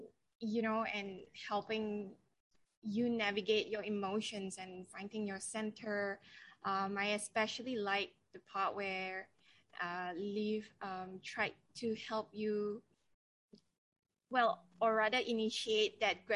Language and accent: English; Malaysia; I'm actually from Malaysia. It's Tuesday morning here.